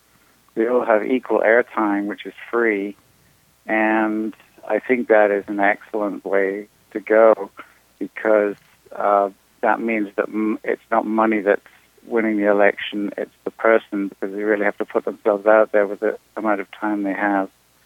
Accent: England, United Kingdom; now in United States; first of all, I'm from England

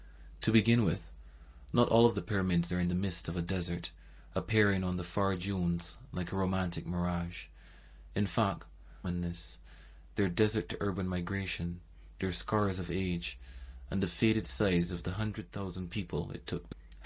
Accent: Barbados; For Radio Brave Seas … from Barbados, in Afric

